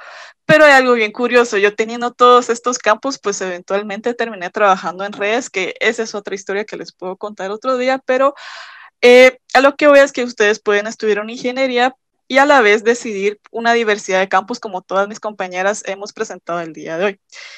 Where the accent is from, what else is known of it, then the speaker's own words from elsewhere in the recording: Guatemala; yo soy de Guatemala y yo soy ingeniera electrónica.